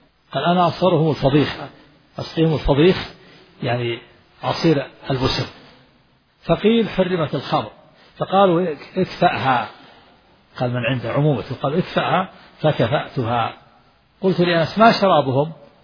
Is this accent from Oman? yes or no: no; Al-Qassim, Saudi Arabia; نحن أدركنا هذا في القرى عندنا في القصيم، كان المؤذن أذان الفجر إذا أذن أسمع أهل البلد كلها، لما كنا صغار